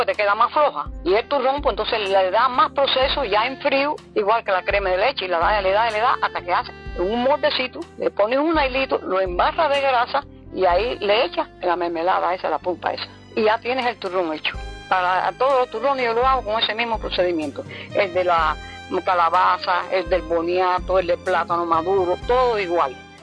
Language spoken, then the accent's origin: Spanish; Guanaroca, Cienfuegos, Cuba; yo nací en Guanaroca. Dice, en Guanaroca nací, en Guanaroca me crié, en Guanaroca me casé y en Guanaroca viví. En Guanaroca seguí trabajando con papá.